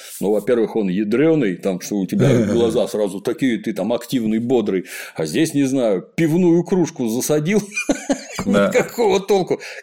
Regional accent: Russia; но вроде я из России, я не сильно мерзну

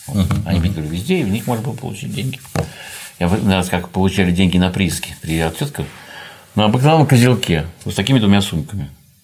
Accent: Saint Petersburg, Russia; я из Ленинграда

